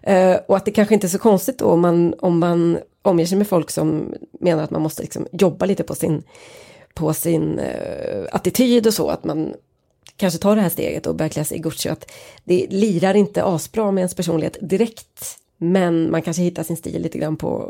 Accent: northern Sweden, Sweden; där jag kommer från så tycker vi liksom att i södra Sverige så är de ju att betrakta som från Medelhavet eller ja, någonting åt det hållet i alla fall.

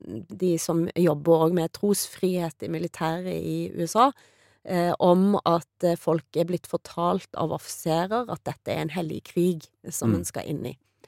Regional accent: Western Norway, Norway; Jeg er jo vestlending

